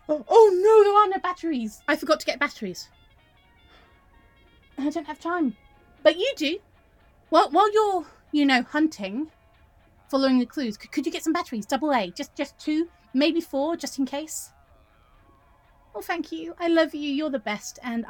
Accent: England, United Kingdom; I'm English. I always have an umbrella.

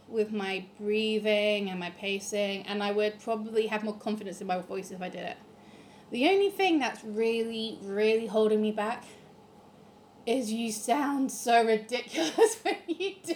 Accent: England, United Kingdom; Yeah, so anyway, as an English person, and I've also found this with my brother, that if there are accents and they are very thick, we can still understand them.

